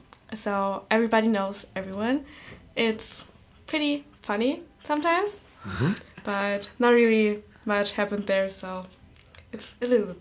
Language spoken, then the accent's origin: English; Northern Germany, Germany; English is a second language; Oh, I'm more from the north side of Germany.